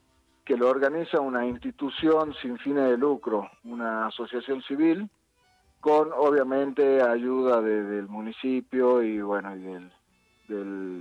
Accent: Chicuana, Salta, Argentina; born there; Sí, soy nacido acá en Chicuana.

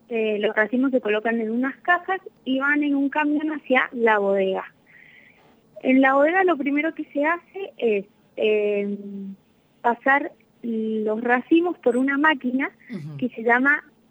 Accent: Mendoza, Argentina; Bien, bueno, yo soy de Mendoza.

